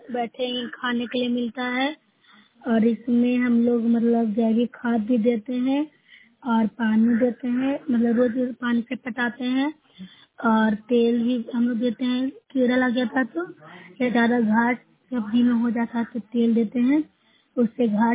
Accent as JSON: {"language": "Hindi", "region": "Bihar", "country": "India", "said": "मैं नौसरा ब्लॉक से हूँ, जिला नालंदा से निवासी हूँ।"}